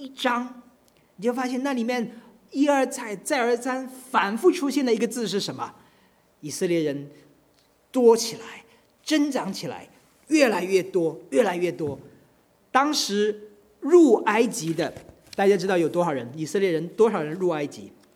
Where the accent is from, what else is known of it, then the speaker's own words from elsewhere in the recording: China; 作为中国人真是有福的哦。我们中国人现在世界上最多的人口